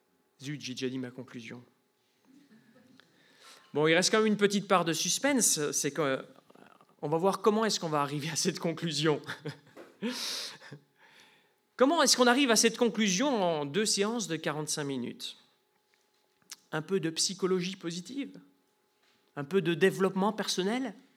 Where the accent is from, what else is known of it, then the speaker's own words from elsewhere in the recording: Lille, Hauts-de-France, France; je viens de Lille, en France.